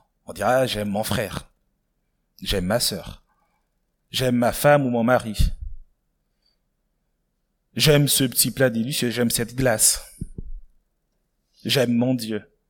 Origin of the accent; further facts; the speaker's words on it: Gabon; Moi, je suis originaire du Gabon